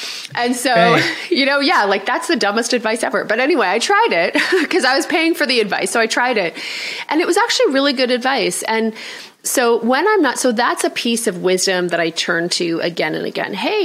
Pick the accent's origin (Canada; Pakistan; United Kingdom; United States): Canada; for me, I'm Canadian, so I also, it's the season